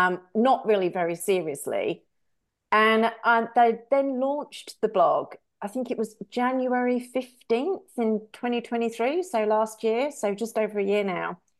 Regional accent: United Kingdom; I live in England for quite, or did, you know, I'm British.

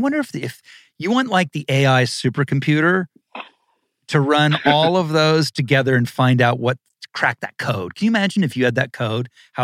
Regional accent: Dayton, Ohio, United States; now in Los Angeles, United States; I grew up in Dayton, Ohio, during the Big Red Machine.

